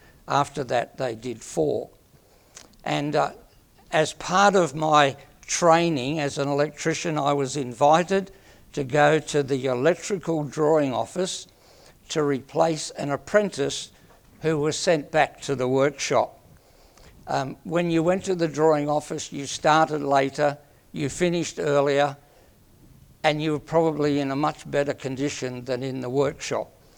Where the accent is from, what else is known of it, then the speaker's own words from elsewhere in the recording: Bankstown, New South Wales, Australia; born there; now in Bendigo, Australia; I was born in August 1947 in Bankstown, New South Wales.